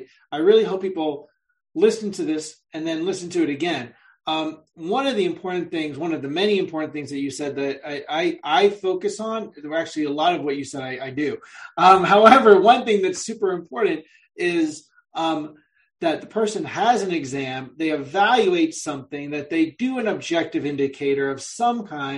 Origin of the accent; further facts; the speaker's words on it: Bronx, New York, United States; accent: New York; I, as a New Yorker, had a very, very thick New York accent. I grew up in the Bronx. Everybody was either from the Bronx or Brooklyn.